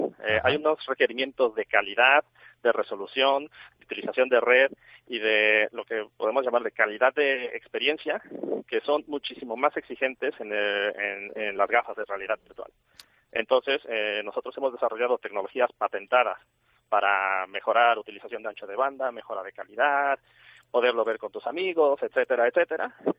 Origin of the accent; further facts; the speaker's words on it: Mexico; moved away as an adult; also born or lived in San José, United States; now in Málaga, Spain; te diré que, aparte de todo, soy mexicano.